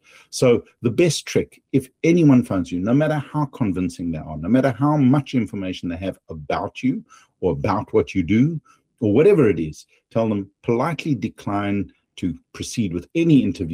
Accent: South Africa; accent: South African English; Maybe I'm not South African English enough for it.

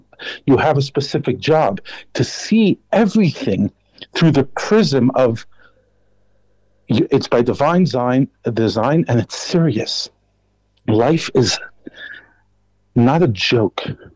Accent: Brooklyn, New York, United States; now in South Africa; although now I live in South Africa, proudly part of this community. I grew up in Crown Heights. I grew up in Brooklyn. I grew up literally by the Rebbe's feet

